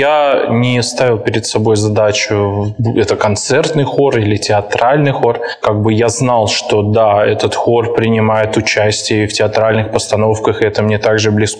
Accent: Moscow, Russia; now in Perm, Russia; я вообще родом из Москвы. Так случилось, что по своей профессии очень много ездил и даже жил за рубежом длительный период. И вот так случилось, что вернулся в Россию и сразу в Пермь попал.

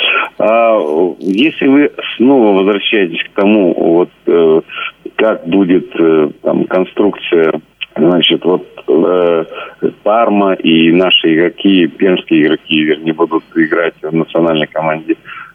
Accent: Perm, Perm Krai, Russia; потому что я прям пермяк-пермяк.

